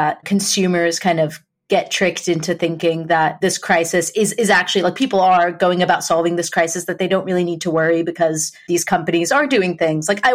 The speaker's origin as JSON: {"language": "English", "country": "United States", "tie": "born or raised there", "said": "thinking back to like kind of myself growing up in the States, obviously, that focus on the individual and your own actions was really present."}